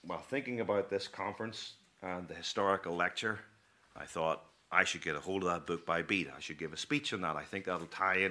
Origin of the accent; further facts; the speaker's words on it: United Kingdom; And as a British person myself, I'm delighted that the first British commentary on the book of Revelation agrees with our exegesis and our theology.